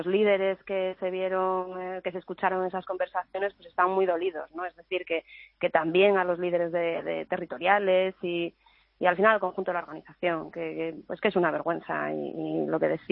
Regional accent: Asturias, Spain; Mire, yo soy asturiana

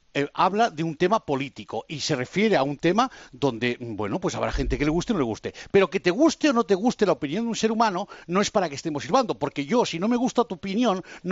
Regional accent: Spain; Yo soy muy español, tan español como pueda ser cualquier otro.

